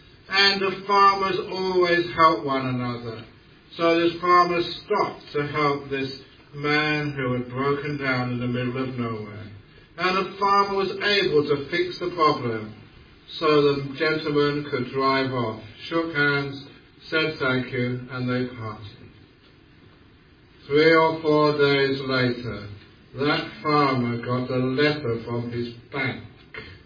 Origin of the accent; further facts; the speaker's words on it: London, United Kingdom; You all know that I'm a Londoner. It's always great to be back in the town of my birth